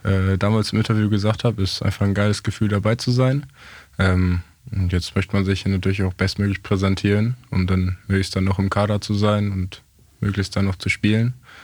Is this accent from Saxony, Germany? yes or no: no; Recke, North Rhine-Westphalia, Germany; Und ich bin ja aus Recke.